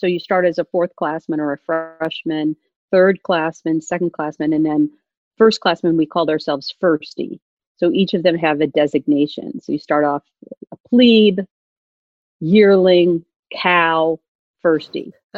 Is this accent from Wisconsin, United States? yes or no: yes; Wisconsin, United States; when you're a little kid growing up in Wisconsin, like me, climbing trees, you know.